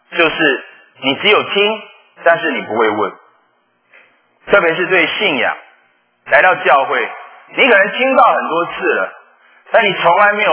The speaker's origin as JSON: {"language": "Chinese", "region": "Taipei", "country": "Taiwan", "said": "因为我是台北人啊"}